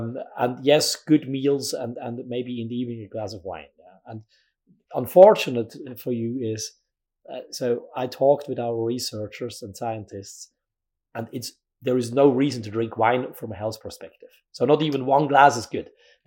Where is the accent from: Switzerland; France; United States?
Switzerland; Basel, Basel-Stadt; in Basel. In Basel.